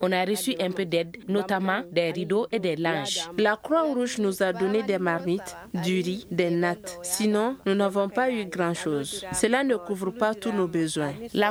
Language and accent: French; Tukumbe, Mopti, Mali; Je suis venue de Tukumbe dans la région de Banjangara.